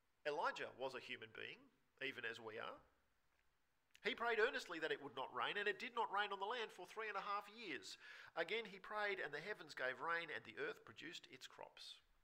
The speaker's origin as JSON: {"language": "English", "country": "Australia", "said": "See, this passage makes me uncomfortable because I'm an Australian and I live with a bunch of Australians"}